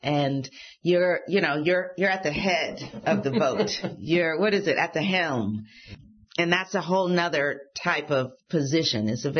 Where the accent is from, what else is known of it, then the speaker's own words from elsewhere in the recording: Detroit, Michigan, United States; It was based on my life growing up in Detroit and my relationships with my two fathers